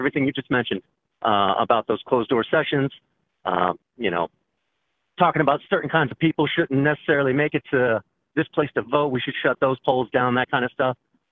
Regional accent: Texas, United States; moved away as an adult; now in Oconomowoc, United States; I'm 42. I'm from South Texas. I was in the Marines, hardcore as right as you can possibly imagine.

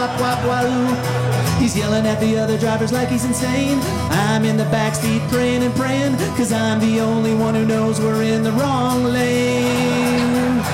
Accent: Illinois, United States; I grew up in the Midwest. I grew up in Illinois. I was 10 years old.

